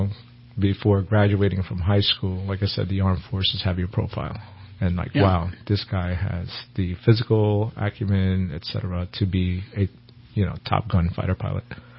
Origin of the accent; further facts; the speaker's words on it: Brooklyn, New York, United States; So, you know, we were immigrants. We immigrated to New York, of all places, right? I grew up in Brooklyn, New York.